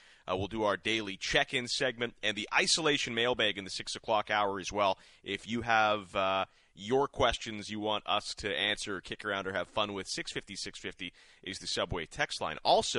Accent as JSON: {"language": "English", "region": "Saskatchewan", "country": "Canada", "tie": "born or raised there", "said": "so I grew up in Saskatchewan, but a lot of my family was in Alberta, cousins and stuff."}